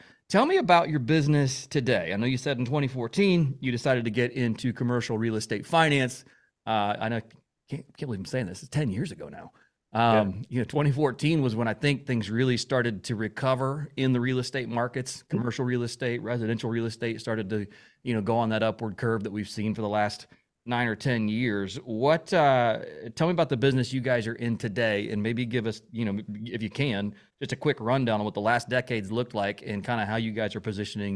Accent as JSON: {"language": "English", "town": "Indianapolis", "region": "Indiana", "country": "United States", "tie": "born or raised there", "lives_now": "Tennessee, United States", "said": "And I'm from Indianapolis. I was born there"}